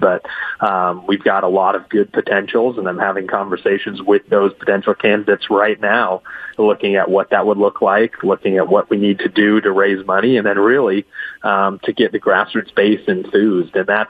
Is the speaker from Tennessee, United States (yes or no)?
no; Puyallup, Washington, United States; We have the 25th, where you've had Hans Zeiger right there in Puyallup, my hometown.